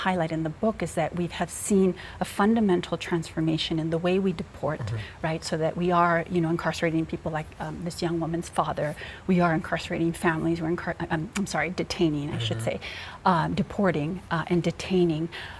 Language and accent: English; Chicago, Illinois, United States; I grew up near the Cook County Jail in Chicago, and I grew up in a neighborhood that was devastated by mass incarceration.